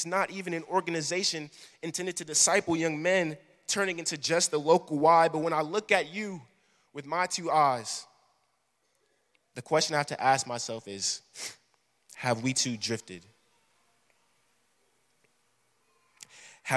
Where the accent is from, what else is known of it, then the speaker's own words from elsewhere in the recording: Fort Worth, Texas, United States; also born or lived in Arlington, Texas; I was born in Arlington, Texas. I commuted to go to school in Arlington, Texas. I was raised in Fort Worth.